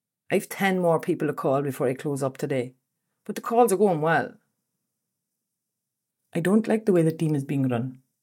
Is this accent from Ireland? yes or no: yes; Dundalk, Leinster, Ireland; Where are you from? A man from Galway asked me recently. I can't really do the Galway accent. Dundalk.